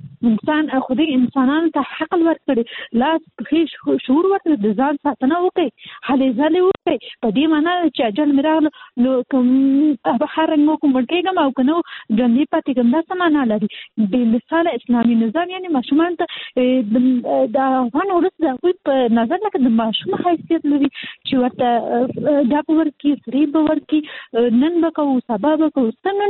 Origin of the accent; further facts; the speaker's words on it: Kabul, Afghanistan; زه حاصلي د کابل یم